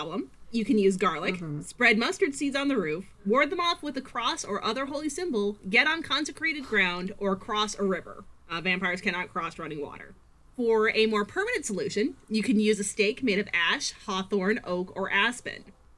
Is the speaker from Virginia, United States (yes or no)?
yes; Virginia, United States; Like, I think I was like 13 because I was a lonely goth kid growing up in Virginia.